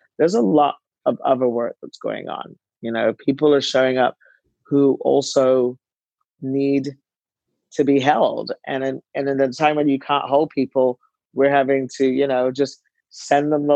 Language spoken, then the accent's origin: English; Barbados; also born or lived in United Kingdom; I spent time growing up in Barbados and the UK